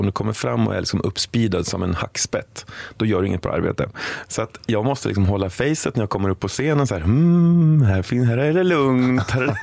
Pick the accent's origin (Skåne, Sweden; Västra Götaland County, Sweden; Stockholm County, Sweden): Västra Götaland County, Sweden; born there; Och jag är född utanför Borås